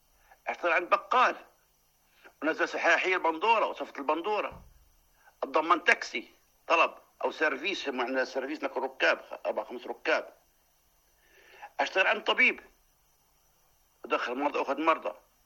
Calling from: Jordan; مثلا عندنا بالأردن مثلا كيلو بندورة يشتري بنص يبيعه بدينار

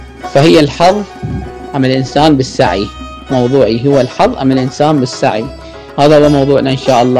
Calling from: Iraq; أنا معكم من العراق

